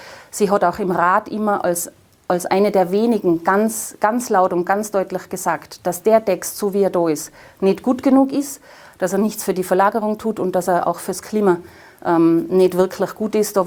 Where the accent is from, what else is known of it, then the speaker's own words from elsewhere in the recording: Tyrol, Austria; den auch ich als Tiroler Abgeordnete im Europaparlament für die Tirolerinnen und die Tiroler